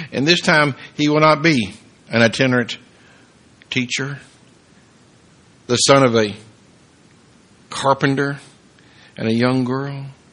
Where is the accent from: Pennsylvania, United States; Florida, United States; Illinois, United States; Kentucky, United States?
Kentucky, United States; And even though I'm from Kentucky, and according to … that's almost heaven.